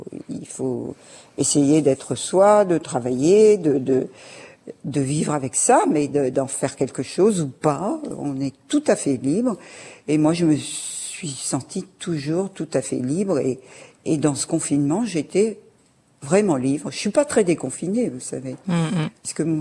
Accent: Berck, Hauts-de-France, France; born there; Je suis née à Berck où c'était les hôpitaux qui comptaient.

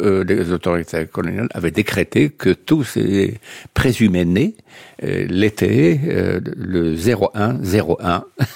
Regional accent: Fez, Fès-Meknès, Morocco; born there; je suis né en 1942 à Fès, au fin fond de la médina de Fès, à l'époque du protectorat français, qui s'est instauré en 1912, qui devait se terminer 40 ans plus tard, dans une famille traditionnelle, traditionnaliste

